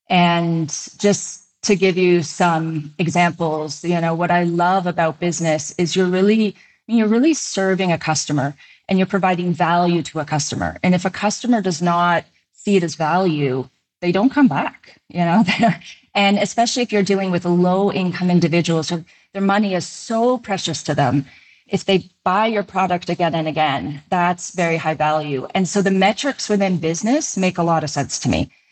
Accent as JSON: {"language": "English", "country": "Canada", "tie": "born or raised there", "also_born_or_lived": "Poland", "lives_now": "United States", "said": "I was born in Poland, but we immigrated to Canada when I was really young. So I grew up in Canada."}